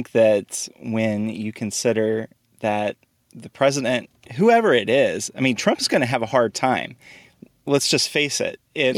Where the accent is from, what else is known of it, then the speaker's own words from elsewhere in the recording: Kentucky, United States; I'm from Kentucky, and we actually had a situation where our senator ran for president